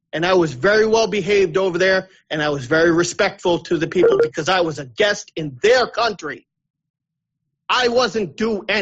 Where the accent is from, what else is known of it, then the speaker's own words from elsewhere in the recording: Massachusetts, United States; I'm born and raised on Cape Cod.